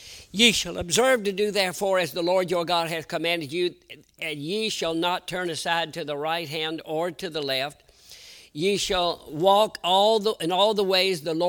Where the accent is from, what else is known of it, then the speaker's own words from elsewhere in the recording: North Carolina, United States; born there; now in Iowa, United States; I was born in North Carolina, somewhat south, not quite as far south as Texas, but I was born in a nice climate.